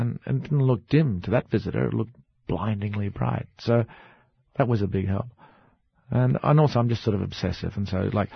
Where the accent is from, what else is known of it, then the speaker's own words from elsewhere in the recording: Australia; Really, what I have to do as the Australian is to colonize Britain or take, in some way, because I know in the end I'm going to have Londoners as readers and English people as readers